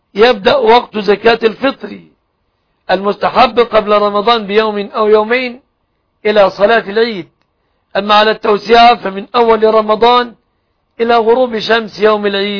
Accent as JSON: {"language": "Arabic", "country": "Egypt", "said": "بلادنا مصر"}